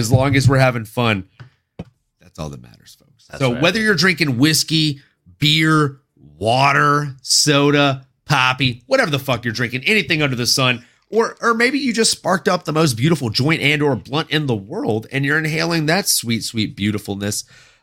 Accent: Louisiana, United States; A big New Orleans guy. I grew up out in Louisiana in the dirty.

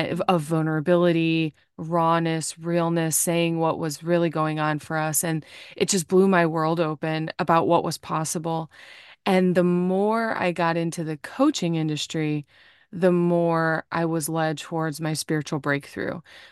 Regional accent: Indiana, United States; moved away as an adult; also born or lived in California; I'm from Indiana, just outside of Chicago. And I moved to California in 2017, and here we are in real time in 2024.

